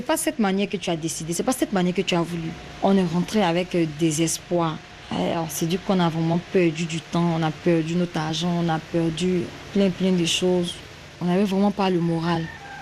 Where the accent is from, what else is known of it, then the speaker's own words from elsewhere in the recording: Daloa, Sassandra-Marahoué, Côte d’Ivoire; Comme moi, je suis de Daloa.